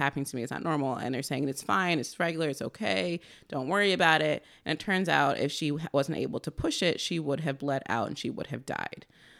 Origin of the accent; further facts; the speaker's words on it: Baltimore, Maryland, United States; now in New York, United States; So I am all the way from New York, but I'm really from Baltimore.